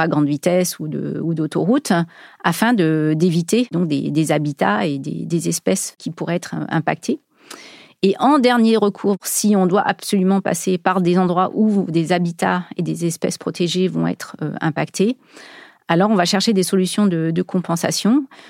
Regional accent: France; c'est un élément réglementaire qui est important chez nous en France

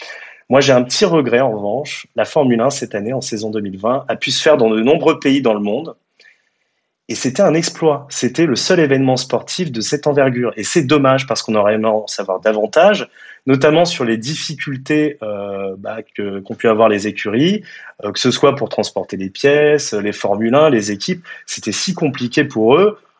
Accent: France; Donc là, on est fiers, en plus, en tant que Français.

